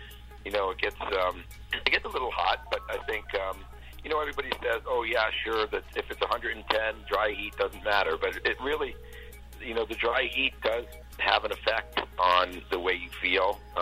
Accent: Boston, Massachusetts, United States; now in Arizona, United States; Yeah, I'm born and raised in Boston, so I've had my share of snow and cold.

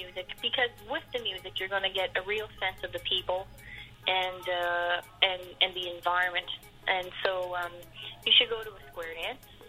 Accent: Cape Breton, Nova Scotia, Canada; growing up in Cape Breton, being the daughter of … having the ancestry behind me, my relatives coming from Scotland

